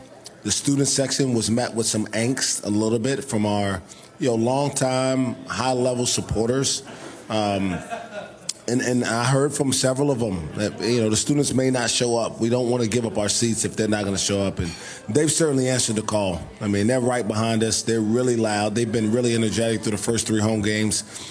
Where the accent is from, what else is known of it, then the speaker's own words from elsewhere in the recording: New York City, New York, United States; also born or lived in East Coast; learning the game growing up in New York City and on the East Coast, I was exposed to the College of Charleston a long time ago.